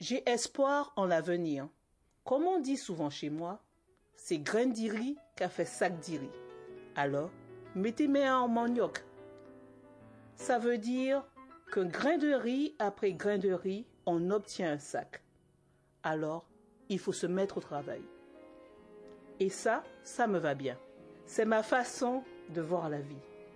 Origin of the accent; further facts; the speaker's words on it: Guadeloupe, France; Je viens de la Guadeloupe, d'un milieu modeste. Pas beaucoup de moyens, mais beaucoup de courage, de solidarité. Ça m'a fait grandir